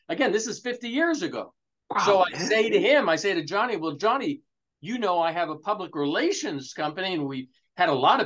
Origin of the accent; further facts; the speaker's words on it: Louisville, Kentucky, United States; born there; I was born in Louisville, just like you.